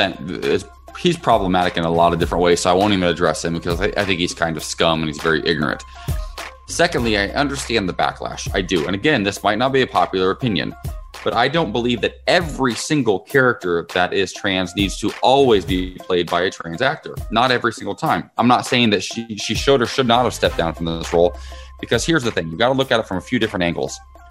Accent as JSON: {"language": "English", "region": "Ohio", "country": "United States", "tie": "born or raised there", "said": "We're going to be talking about an Ohio native. She's from my home state, Halle Berry, in some hot water right now."}